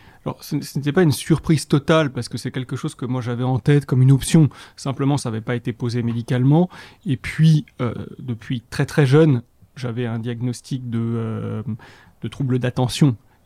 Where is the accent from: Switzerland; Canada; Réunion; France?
Switzerland; born there; je suis né en Suisse, je suis franco-suisse